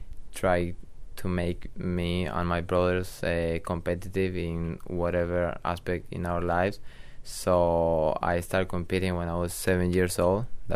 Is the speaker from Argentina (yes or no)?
yes; Argentina; also born or lived in Texas; now in Mobile, United States; The weather here in Mobile, for example, is like really hot during summer, but it's humid, and back home it can get really hot, but it's like really dry.